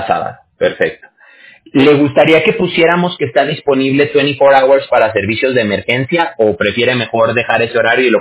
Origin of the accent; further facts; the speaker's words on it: Aguascalientes, Mexico; Yo también soy mexicano.